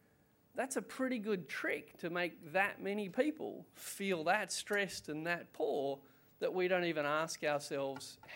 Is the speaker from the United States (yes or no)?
no; Canberra, Australian Capital Territory, Australia; I'm also from Canberra, so sorry again.